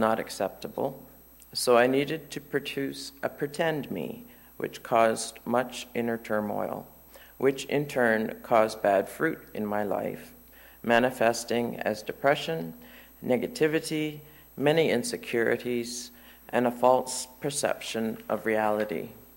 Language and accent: English; Walters Falls, Ontario, Canada; I grew up in Walters Falls, a very small village just east of Meaford, Ontario, on a very isolated 500-acre farm.